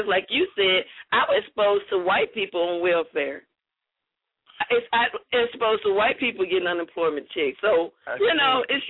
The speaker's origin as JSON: {"language": "English", "town": "Jackson", "region": "Mississippi", "country": "United States", "tie": "born or raised there", "said": "You know, even though you and I grew up here in Jackson, Mississippi, we grew up multicultural, you know?"}